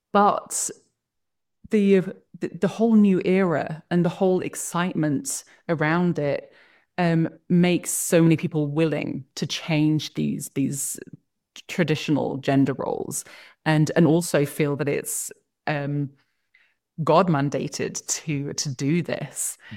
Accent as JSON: {"language": "English", "region": "England", "country": "United Kingdom", "tie": "born or raised there", "lives_now": "Rexburg, United States", "said": "I grew up in England, but I live in Rexburg, Idaho now, which is every single neighbor on my block's a member."}